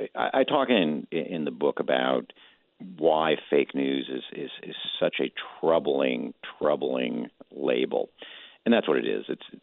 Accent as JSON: {"language": "English", "region": "Illinois", "country": "United States", "tie": "born or raised there", "said": "I grew up in Illinois in the 1960s and 1970s, small town, very conservative town, son of two veterans."}